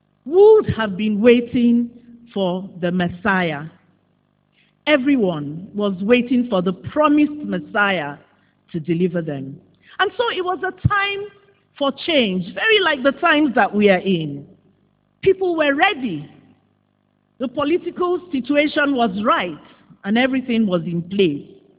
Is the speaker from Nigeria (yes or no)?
yes; Lagos, Nigeria; As a child growing up in Lagos, Christmas meant going to Kingsway stores to visit Father Christmas so that we could get gifts from him.